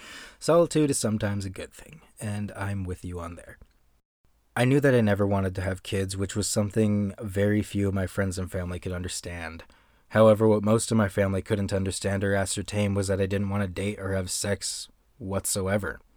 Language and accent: English; the South, United States; I grew up in a very fundamentalist church. I grew up in the Bible Belt in America.